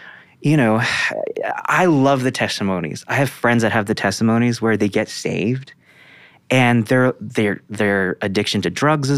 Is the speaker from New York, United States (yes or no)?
yes; New York, United States; So I'm like a cautionary tale in my hometown, right? So I like to call myself the dumpster fire of Hudson Valley, New York, right?